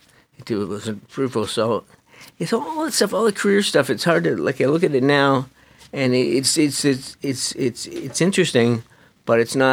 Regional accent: Canada; I grew up in Canada.

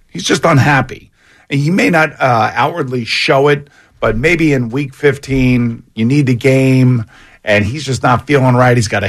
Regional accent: Cincinnati, Ohio, United States; because I knew the terminology and everything else, because that's what I grew up with in Cincinnati.

